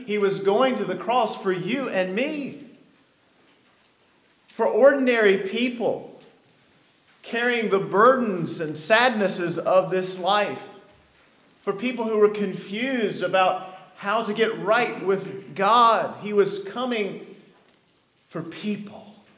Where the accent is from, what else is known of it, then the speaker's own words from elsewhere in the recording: Elkin, North Carolina, United States; If he were going from Charlotte up to Elkin, my hometown of Elkin, which of course in this scenario would be Jerusalem.